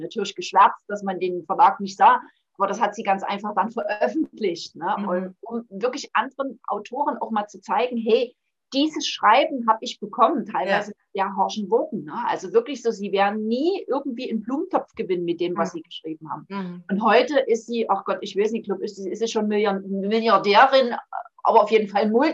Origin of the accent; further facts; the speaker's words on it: East Germany, Germany; wir hatten so ein schönes Lied in der DDR. Bin ja ein Kind der DDR.